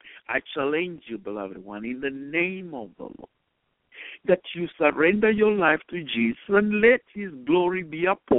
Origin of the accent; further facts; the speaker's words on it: Nigeria; moved away as an adult; now in Zambia; When I came from Nigeria, I had nothing. All I had was the anointing of the Holy Ghost from the Bible college I attended in Nigeria, the ordination I received. When I came to Zambia, all I had was my King James version of the Bible.